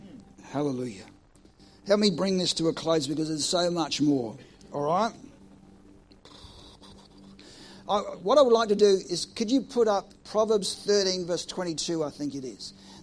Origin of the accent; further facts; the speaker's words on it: Australia; Because it's like a boomerang and I'm Australian.